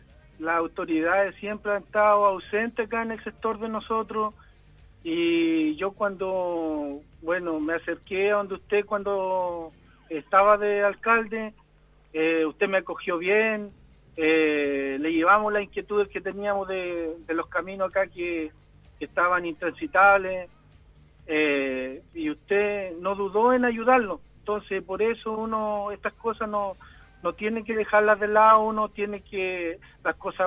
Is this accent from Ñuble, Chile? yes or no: yes; Ñiquén, Ñuble, Chile; Desearle bendiciones a mi pueblo de Ñiquén